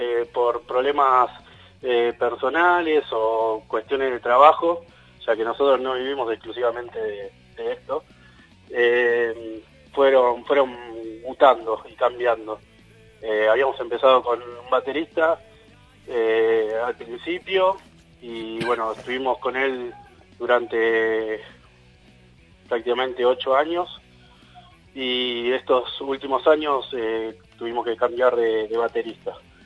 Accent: Buenos Aires, Argentina; si bien yo no soy oriundo ni nacido acá en la provincia de Santa Cruz, sino que vengo de Buenos Aires

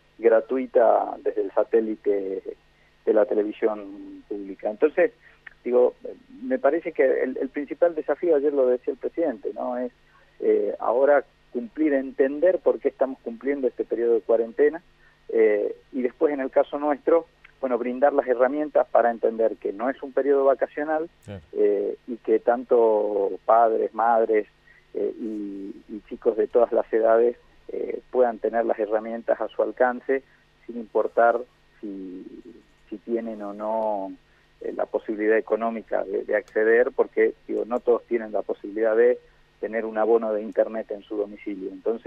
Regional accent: Salta, Argentina; Yo soy de Salta, así que a mí nadie me cuenta qué es lo que pasa en esta situación.

